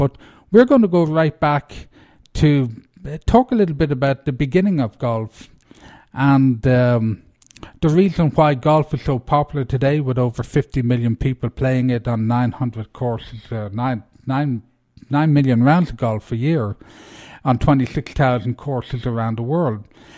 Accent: Ireland; Even though I'm Irish

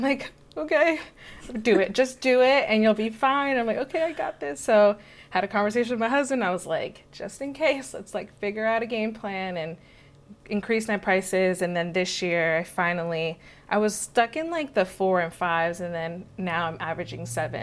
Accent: Maryland, United States; moved away as an adult; now in San Diego, United States; I'm originally from Maryland and I started there. And in 2020, we decided to move. My husband wanted to live in San Diego, wanted that California life.

